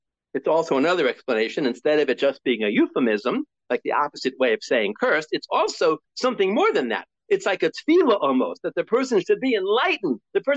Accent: Monticello, New York, United States; when I was growing up in Monticello, New York, on Erev Pesach one year, we had a crabapple tree

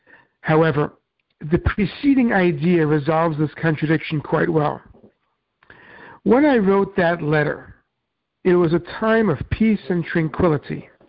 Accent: New York, United States; I come from New York, so obviously I really, really dislike the New England Patriots.

